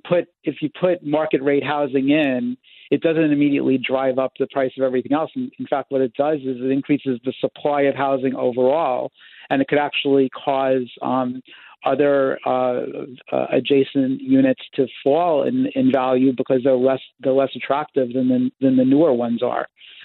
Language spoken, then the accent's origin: English; New York City, New York, United States; I come from New York City.